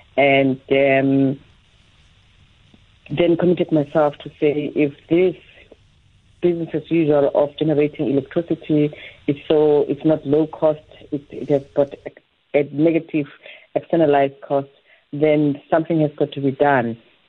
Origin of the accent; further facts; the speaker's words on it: Soweto, Gauteng, South Africa; Yes, I grew up in Soweto, and I became a social justice activist.